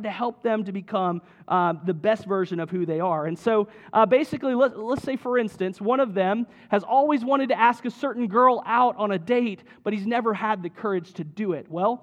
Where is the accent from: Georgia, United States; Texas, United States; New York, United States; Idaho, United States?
Georgia, United States; Duluth; I grew up in Duluth, and I remember when the town center, Duluth Town Center, Town Green was built.